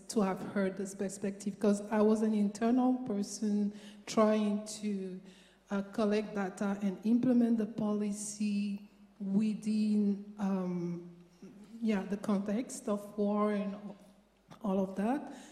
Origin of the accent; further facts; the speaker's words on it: Cameroon; born there; I was born in Cameroon